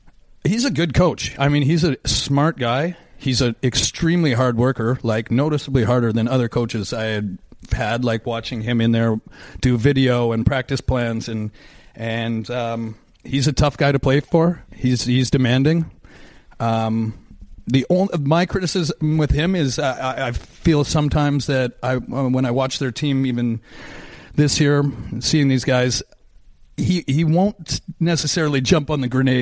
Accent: Fort Saskatchewan, Alberta, Canada; I'm from Fort Saskatchewan, like any town seemed good.

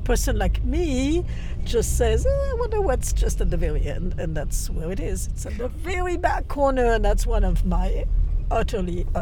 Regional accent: Paris, Île-de-France, France; I'm a wanderer. I grew up in Paris, which is a very large city.

